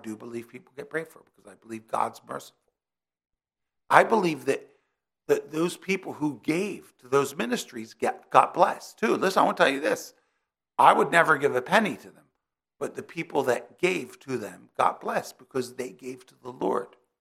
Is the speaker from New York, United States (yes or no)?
no; New Jersey, United States; And I said, no, we're from the Garden State.